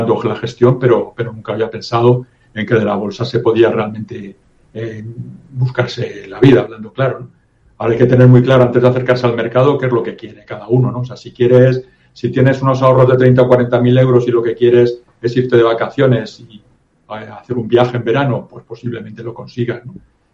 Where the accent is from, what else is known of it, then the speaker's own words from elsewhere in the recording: Madrid, Community of Madrid, Spain; now in Tenerife, Spain; porque yo vivo, vamos, soy de Madrid, pero llevo tiempo viviendo en Canarias, desde el año 85, vivo en Tenerife